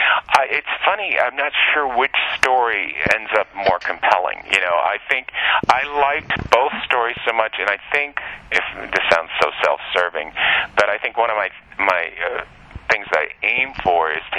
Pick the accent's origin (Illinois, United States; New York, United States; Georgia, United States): Illinois, United States; Chicago; But I think growing up in Chicago helped.